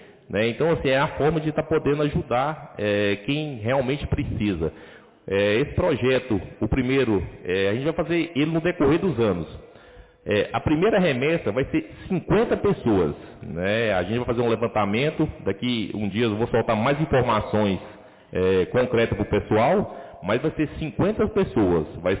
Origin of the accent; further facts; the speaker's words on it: Buritis, Brazil; Eu sou nascido e criado aqui em Buritis, 34 anos.